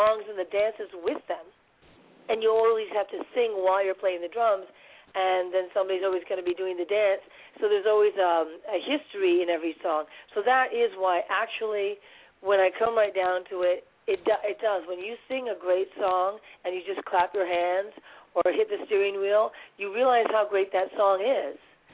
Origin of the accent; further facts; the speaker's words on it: New York City, New York, United States; I am a girl from New York City.